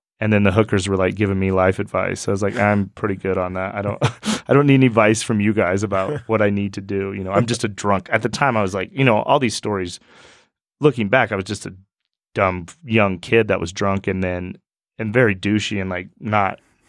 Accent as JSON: {"language": "English", "region": "Wyoming", "country": "United States", "said": "I was like, \"I'm from Wyoming, sir.\""}